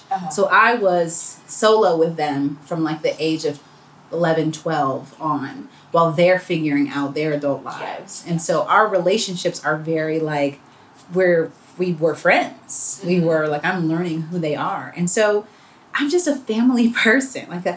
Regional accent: the South, United States; I'm from the South, you know, it's the kind of thing where you think that's going to happen when you're 21.

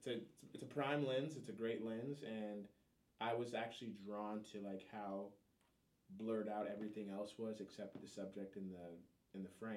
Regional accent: Elk Grove, California, United States; I grew up in Elk Grove. It was very, I mean, at the time, whitewashed

